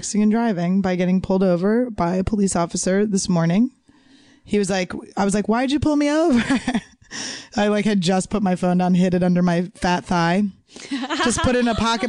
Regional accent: New York, United States; I mean, I'm from New York, but I don't know how nice Equinox is.

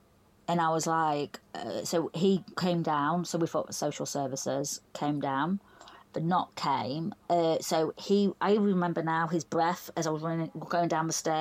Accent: Doncaster, Yorkshire and the Humber, United Kingdom; I'm from Doncaster, South Yorkshire.

